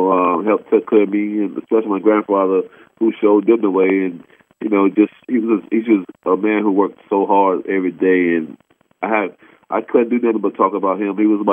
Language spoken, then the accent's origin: English; Ohio, United States; I'm from Ohio, so.